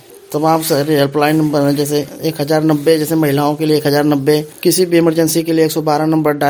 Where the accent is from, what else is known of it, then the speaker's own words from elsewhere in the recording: Uttar Pradesh, India; मैं गाजीपुर जनपद का रहने वाला हूँ। मेरी उम्र 22 साल है।